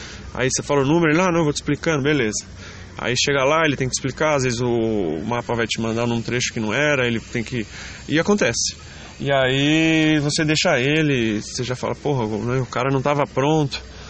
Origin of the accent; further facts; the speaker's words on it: Rio Claro, São Paulo, Brazil; mas eu sou da cidade aqui de Rio Claro, São Paulo, né?